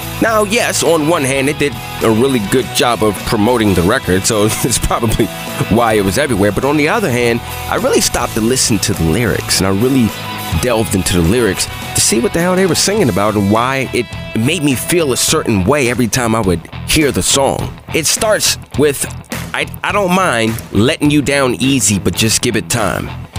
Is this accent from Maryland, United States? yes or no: yes; Bowie, Maryland, United States; moved away; also born or lived in Buffalo; I was just a few months away from making the move from my hometown of Bowie, Maryland to Buffalo, New York.